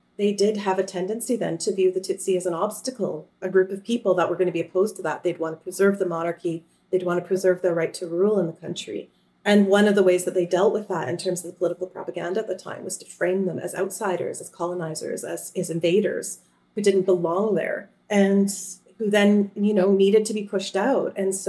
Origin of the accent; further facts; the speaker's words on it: Canada; I come from Canada.